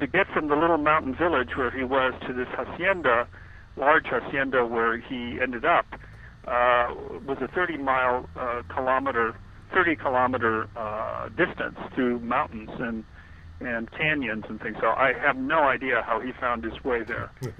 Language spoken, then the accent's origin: English; California, United States; Well, I'm born and raised in California, in Southern California. I'm Mexican American descent on one side, my mother's side of the family.